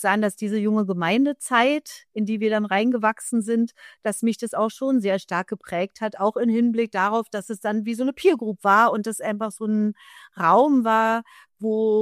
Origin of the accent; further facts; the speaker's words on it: Germany; ich bin ja in der DDR aufgewachsen